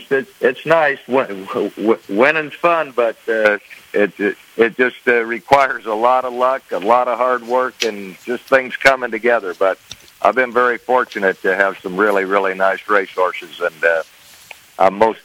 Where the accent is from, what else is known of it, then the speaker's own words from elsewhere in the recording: Long Beach, California, United States; I grew up in Long Beach, California, and I went to school in Berkeley, California, Northern California, UC Berkeley.